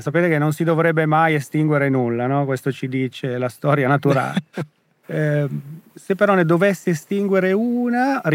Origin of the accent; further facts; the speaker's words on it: Cremona, Lombardy, Italy; born there; sono nato in pianura, perché sono nato a Cremona, sono originario della Lombardia